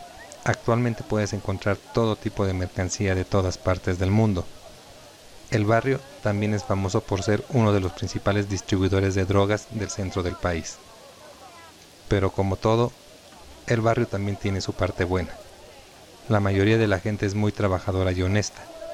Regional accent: Mexico City, Mexico; Lo que sí puedo decir es que soy del barrio de Tepito, uno de los barrios más antiguos y bravos de la Ciudad de México.

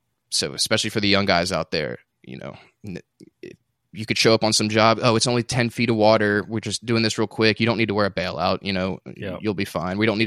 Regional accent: the South, United States; I'm a bit of a hockey fan, even though I'm from the South.

